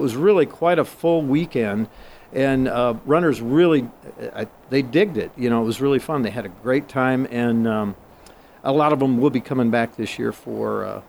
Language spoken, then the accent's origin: English; Sioux City, Iowa, United States; Grew up in Sioux City. Went to school here. All of my schooling and education was here in Sioux City. Grew up on the near north side